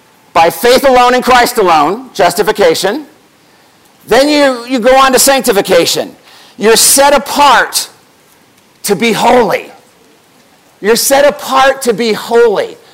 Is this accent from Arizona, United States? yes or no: yes; Phoenix, Arizona, United States; I came from Phoenix.